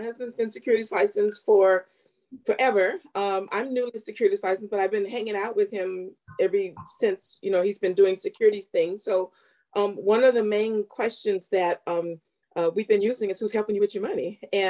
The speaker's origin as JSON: {"language": "English", "town": "Antioch", "region": "California", "country": "United States", "said": "From Antioch, California."}